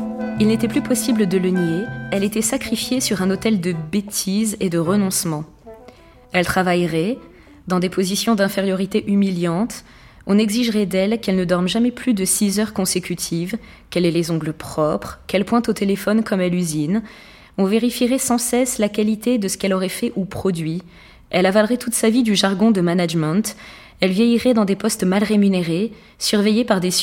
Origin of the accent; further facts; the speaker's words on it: Grenoble, Auvergne-Rhône-Alpes, France; moi, je venais de Grenoble, donc une région de montagne avec énormément d'agriculture bio.